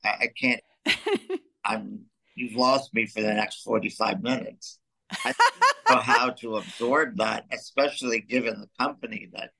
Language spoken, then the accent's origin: English; Chicago, Illinois, United States; I am from Chicago. I grew up in Hyde Park on the south side around the University of Chicago.